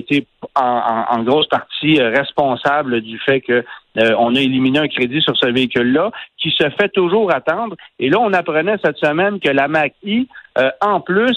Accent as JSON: {"language": "French", "region": "Quebec", "country": "Canada", "said": "chez nous au Québec"}